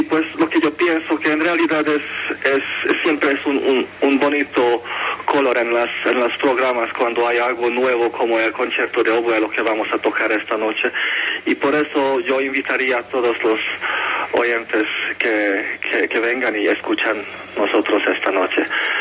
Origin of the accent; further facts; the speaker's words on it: Hungary; Spanish is a second language; moved away as an adult; now in Colombia; soy oboísta húngaro. Llegué a Colombia hace 5 años